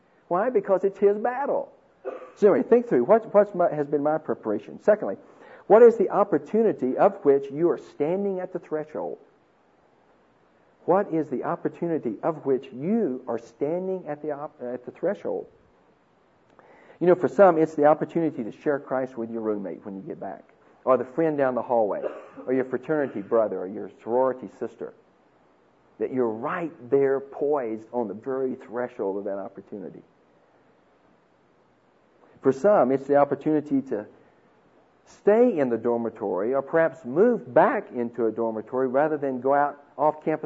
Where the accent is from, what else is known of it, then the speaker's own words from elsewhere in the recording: Van, Texas, United States; You know, I know it's the hub of the universe, but still, it's a small place.